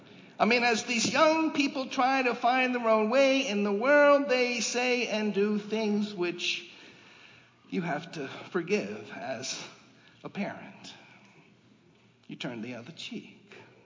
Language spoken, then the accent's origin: English; United States; When I did the Camino, I told people, oh, I'm from the States.